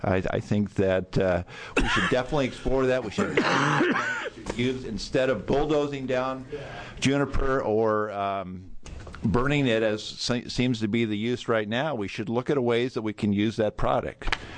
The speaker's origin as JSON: {"language": "English", "region": "Oregon", "country": "United States", "tie": "born there", "said": "I plan to retire to the Wallowa County. So, and I was born in Eastern Oregon."}